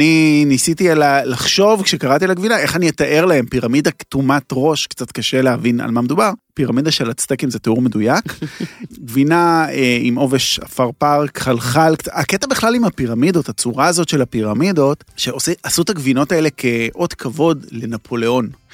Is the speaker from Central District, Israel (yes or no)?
no; Tel Aviv, Tel Aviv District, Israel; אני מאוד אהבתי כשהייתי ילד, היה מסעדה ליד הבית שלי בפארק הירקון